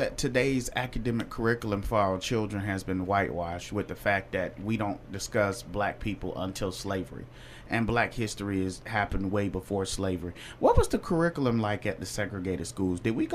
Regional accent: Gordon, Georgia, United States; I grew up in Middle Georgia. Yes, ma'am.

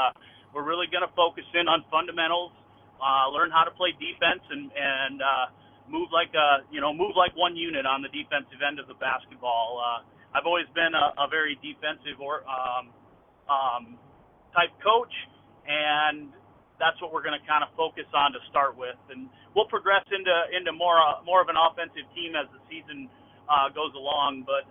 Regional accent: Hecla, South Dakota, United States; I grew up in Hecla, South Dakota, not too far away from Oaks, just across the state line.

